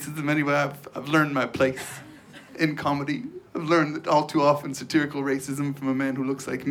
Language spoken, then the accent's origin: English; Eastern Canada, Canada; To be honest, I was a very naive child. I grew up in Eastern Canada.